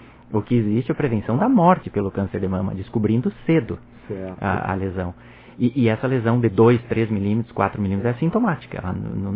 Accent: Três Passos, Rio Grande do Sul, Brazil; born there; also born or lived in Santa Catarina; Nasci no interior do Rio Grande do Sul.

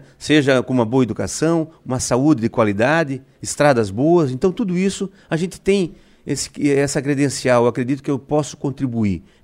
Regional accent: Urussanga, Santa Catarina, Brazil; da minha cidade, da cidade onde eu nasci, onde eu vivo, trabalho, constitui minha família e quem eu quero bem. Eu quero que Uruçanga seja desponte

